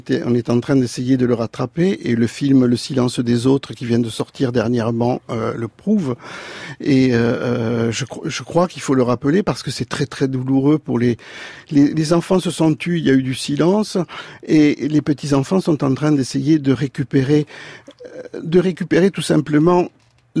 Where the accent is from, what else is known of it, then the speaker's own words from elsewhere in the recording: France; born there; moi je suis né en France, donc d'un père qui a combattu Franco, qui a été blessé, qui a fait les camps de concentration français